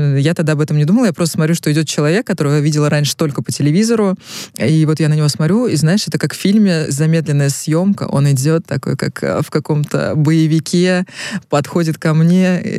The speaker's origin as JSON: {"language": "Russian", "country": "Russia", "said": "я девочка из России, еду к тебе на соревнования"}